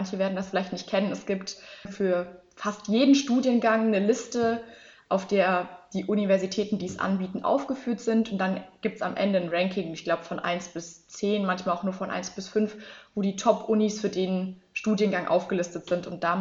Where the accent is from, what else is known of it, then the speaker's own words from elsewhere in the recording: Würzburg, Bavaria, Germany; Ich komme aus Würzburg